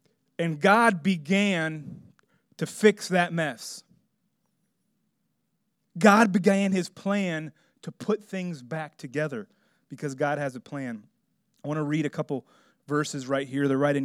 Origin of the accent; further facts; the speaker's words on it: Miami, Florida, United States; In Florida, I grew up in Miami.